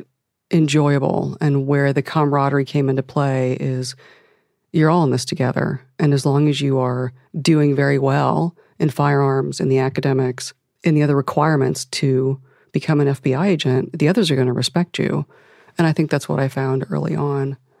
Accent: Akron, Ohio, United States; I'm from Akron, Ohio, and Kent State's not too far away.

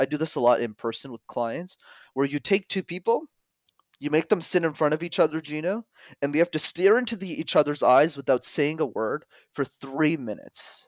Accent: Montreal, Quebec, Canada; because I'm born and raised in Montreal, which is not too far from New York City.

